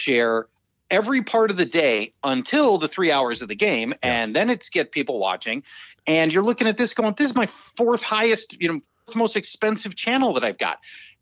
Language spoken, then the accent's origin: English; Minnesota, United States; See, here's what you need to understand about Minnesota. We build custom hockey rinks in our backyard.